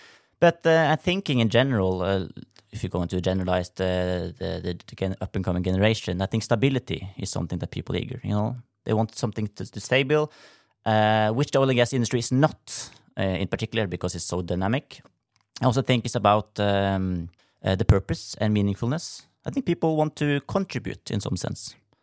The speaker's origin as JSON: {"language": "English", "town": "Drammen", "region": "Buskerud", "country": "Norway", "lives_now": "Stavanger, Norway", "said": "But I'm from Drammen, so I'm from the eastern part of Norway."}